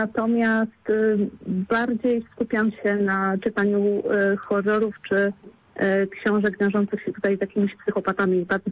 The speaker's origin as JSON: {"language": "Polish", "town": "Sieraków", "region": "Greater Poland Voivodeship", "country": "Poland", "tie": "born or raised there", "said": "to też wynika bardziej z miejsca, w którym się wychowywałam, w którym dorastałam. Był to Sieraków Wielkopolski i w latach 90., kiedy właśnie byłam dzieckiem"}